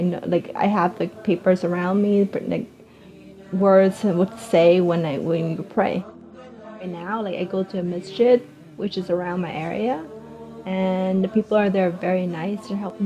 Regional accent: Cambodia; also born or lived in Thailand; I'm 30 years old. I was born in Thailand, but I'm originally from Cambodia.

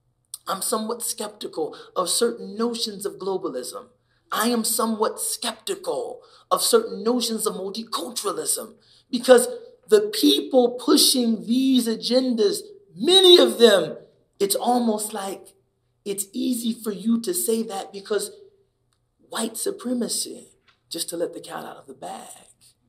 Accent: United States; Yes, I'm from America.

